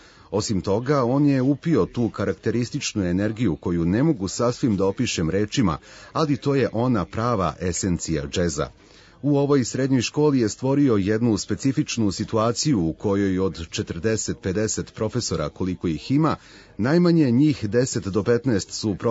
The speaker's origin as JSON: {"language": "Serbian", "country": "Israel", "second_language": "Serbian", "said": "Dolazim iz Izraela koji je u priličnoj meri zemlja sa arapskom tradicijom i muzikom"}